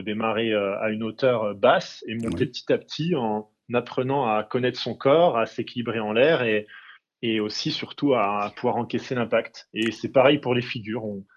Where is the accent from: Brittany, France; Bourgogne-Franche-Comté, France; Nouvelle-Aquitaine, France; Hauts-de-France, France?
Bourgogne-Franche-Comté, France; Saint-Claude; J'ai grandi dans le Jura, à Saint-Claude.